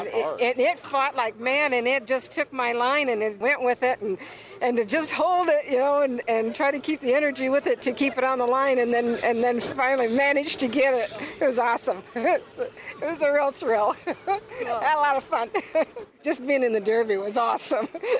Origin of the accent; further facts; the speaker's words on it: San Antonio, Texas, United States; San Antonio, Texas.